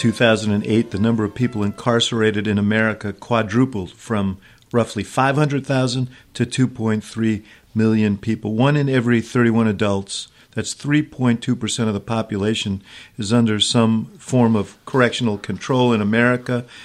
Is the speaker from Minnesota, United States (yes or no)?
no; Chicago, Illinois, United States; And as a Chicagoan, I can appreciate this system.